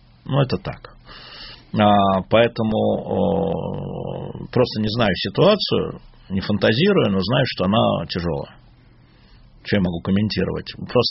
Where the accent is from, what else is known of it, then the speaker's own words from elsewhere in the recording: Moscow, Russia; я москвич